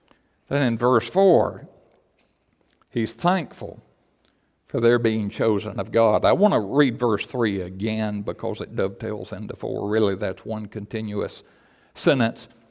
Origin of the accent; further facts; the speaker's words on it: Tennessee, United States; I grew up in East Tennessee. East Tennessee is the world headquarters of Pentecostalism.